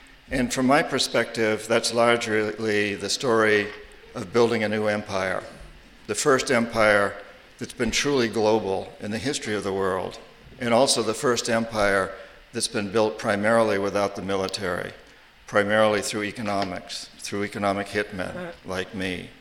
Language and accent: English; New Hampshire, United States; Again, created in my home state, New Hampshire, as we say it up there.